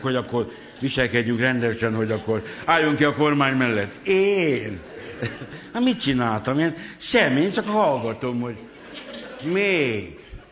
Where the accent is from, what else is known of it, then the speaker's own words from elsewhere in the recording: Kőbánya, Budapest, Hungary; born there; hazamegyek Kőbányára, és letagadom, hogy ott születtem, hogy nem is jártam arra.